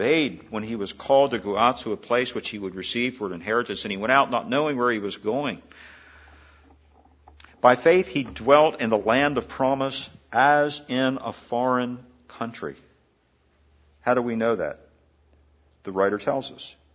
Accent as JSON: {"language": "English", "region": "Maryland", "country": "United States", "tie": "born or raised there", "said": "In Maryland, in my home state of Maryland, there was a model city they built years ago"}